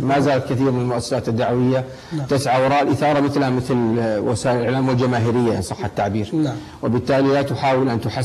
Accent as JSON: {"language": "Arabic", "country": "Saudi Arabia", "said": "يعني نحن جئنا من المملكة العربية السعودية، مذهبنا الحنبلي،"}